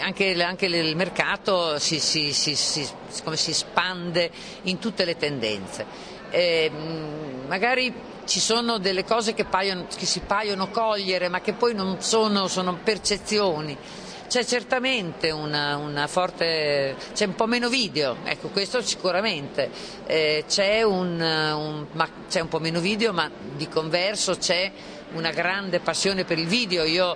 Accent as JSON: {"language": "Italian", "town": "Bologna", "region": "Emilia-Romagna", "country": "Italy", "said": "io sono bolognese."}